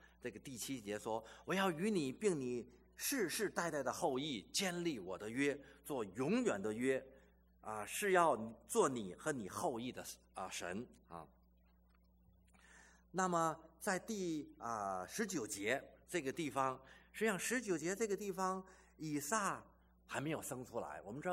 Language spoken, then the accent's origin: Chinese; China; 所以我们中国人常常讲说平安是福